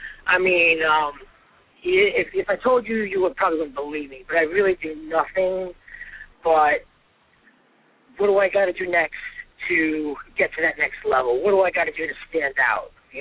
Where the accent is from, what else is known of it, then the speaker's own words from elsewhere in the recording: New York, United States; I mean, New York's my hometown.